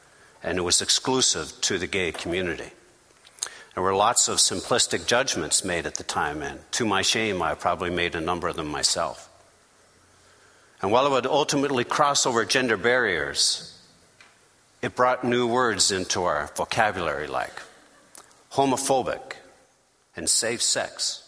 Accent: British Columbia, Canada; I am a Canadian. I come from the bottom of the Alaska Highway.

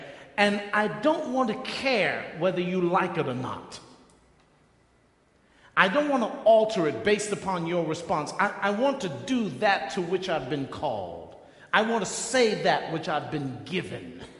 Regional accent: The Bronx, New York, United States; Now I'm from the Bronx. I can picture this.

